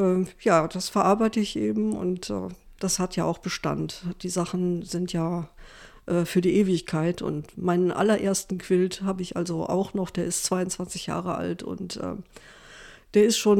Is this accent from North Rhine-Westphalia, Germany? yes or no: yes; Velbert, North Rhine-Westphalia, Germany; born there; Also ich bin 1958 geboren in Neviges, in Velbert-Neviges. Das ist ein kleiner Vorort von Wuppertal, man nennt es auch das Kaff der guten Hoffnung